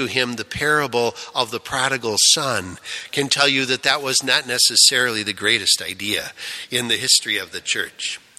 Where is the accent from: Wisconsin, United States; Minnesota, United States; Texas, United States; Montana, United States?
Wisconsin, United States; Janesville; when I was a boy growing up in Janesville